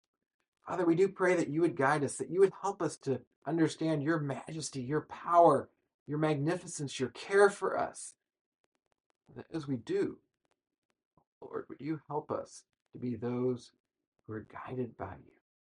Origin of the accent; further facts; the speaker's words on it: United States; it was just amazing as an American to watch this